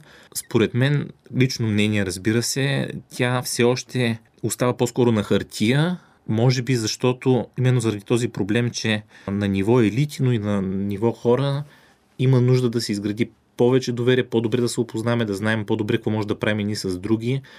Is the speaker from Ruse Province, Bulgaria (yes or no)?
yes; Ruse, Ruse Province, Bulgaria; много румънски туристи, които говорят с мен, разбира, че съм от Руси